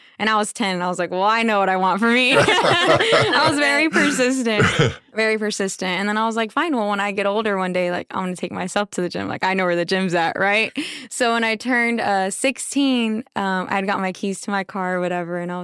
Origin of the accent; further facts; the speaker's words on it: Floresville, Texas, United States; Yeah, so I'm originally from Floresville, Texas, if y'all know where that's at.